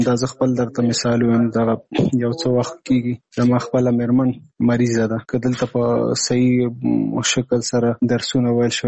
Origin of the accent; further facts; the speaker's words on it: Nangarhar, Afghanistan; now in Kabul, Afghanistan; زموږ کور په ننګرهار کې دی، زه په کابل کې یم دلته،